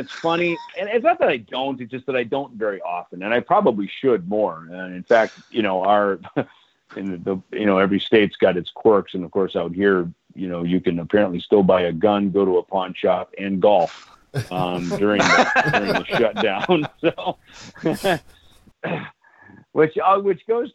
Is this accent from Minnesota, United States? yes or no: yes; Minnesota, United States; When I was growing up, and certainly in a rural area like Minnesota, I lived on a farm. I mean, I was 3 hours from Minneapolis